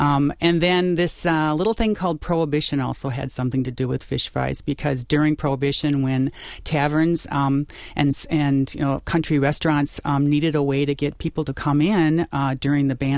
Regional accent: Green Bay, Wisconsin, United States; I grew up in Green Bay, and of course, that's where we get the wonderful lake perch, and that's kind of, in a sense, almost the epicenter of fish fries in Wisconsin.

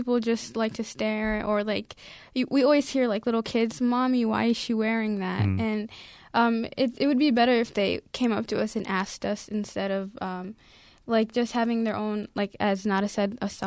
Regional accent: Minnesota, United States; Yeah, I'm really used to the snow since I grew up in Minnesota.

